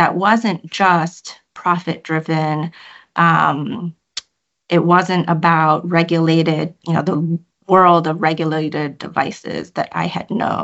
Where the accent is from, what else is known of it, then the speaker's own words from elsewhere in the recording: Scarborough, Ontario, Canada; I grew up in Scarborough, Ontario, just a suburb of Toronto. I still think of that area as home, despite my, you know, immigrant roots and Thai's heritage roots in Shanghai, China.